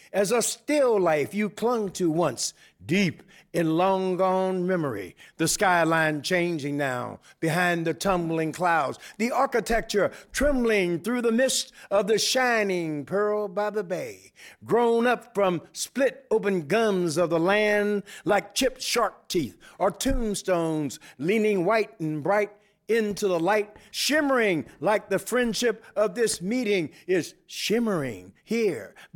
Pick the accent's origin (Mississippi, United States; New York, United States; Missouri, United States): Missouri, United States; St. Louis; I'm from St. Louis also, and I didn't know Oliver Jackson when I was growing up, but although I did know of him, like he knew of me and my family in St. Louis